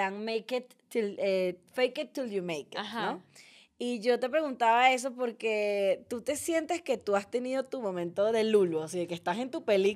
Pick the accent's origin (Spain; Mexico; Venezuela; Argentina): Venezuela; yo soy venezolana, claro